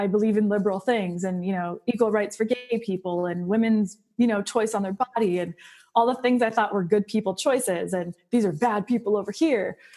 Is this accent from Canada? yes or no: yes; Canada; So I'm from Canada and I've always been a liberal in Canada.